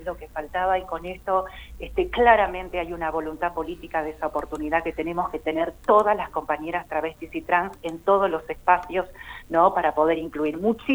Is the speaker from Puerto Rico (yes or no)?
no; Salta, Argentina; moved away as an adult; now in Buenos Aires, Argentina; cuando me vine de Salta a Buenos Aires